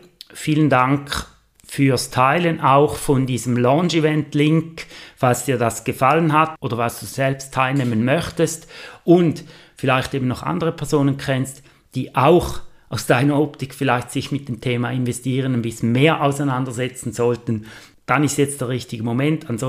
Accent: Switzerland; dass eben diese Teuerung auch bei uns in der Schweiz tatsächlich Realität ist.

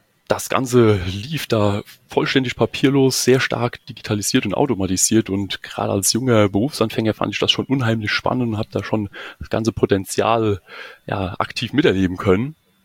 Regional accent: Kaiserslautern, Rhineland-Palatinate, Germany; Also geboren wurde ich 1991 in Kaiserslautern. Da hat die ganze Reise gestartet und habe dann eigentlich meine gesamte Schul- und Hochschulausbildung auch in Kaiserslautern absolviert.

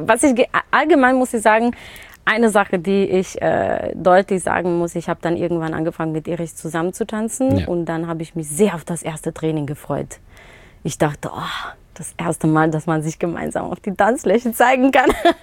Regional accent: Paderborn, North Rhine-Westphalia, Germany; Ja, wir kommen aus Paderborn

